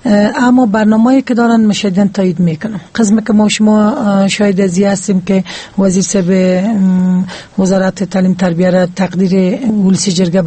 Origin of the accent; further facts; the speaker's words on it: Paktika, Afghanistan; به ولایت خودم که بسیار مثال خوب است که اولین ولایت میگیم که ولایت پکتیکا هیچ دختر به کنکور شامل نشدن